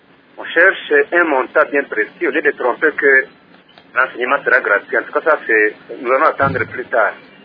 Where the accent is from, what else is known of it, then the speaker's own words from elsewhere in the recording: Goma, North Kivu, DR Congo; Pour moi, je suis de Goma enseignant aussi.